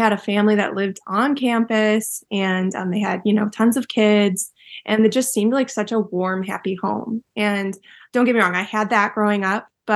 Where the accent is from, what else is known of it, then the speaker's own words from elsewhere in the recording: Cleveland, Ohio, United States; So I grew up in Cleveland, actually, Ohio.